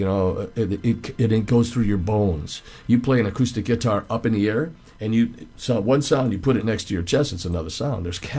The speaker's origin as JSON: {"language": "English", "town": "Cleveland", "region": "Ohio", "country": "United States", "tie": "born or raised there", "said": "Growing up in Cleveland, I grew up in a really rough part of town."}